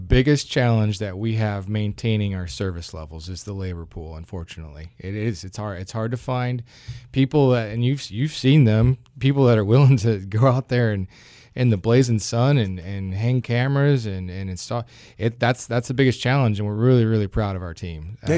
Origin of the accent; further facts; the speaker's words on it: Michigan, United States; moved away as an adult; My background, I'm from Michigan originally